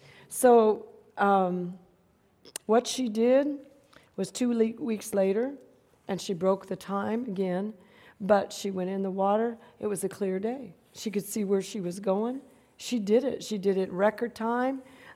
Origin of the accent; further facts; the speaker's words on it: Fresno, California, United States; also born or lived in Downey; And I'm from Fresno, California, born in Downey, California. All my relatives were all over California.